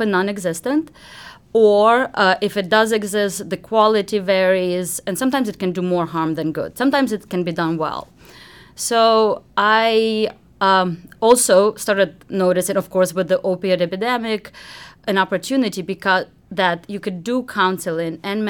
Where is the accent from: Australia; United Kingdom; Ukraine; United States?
Ukraine; moved away as an adult; I come originally from Ukraine, and over there my degree was in psychology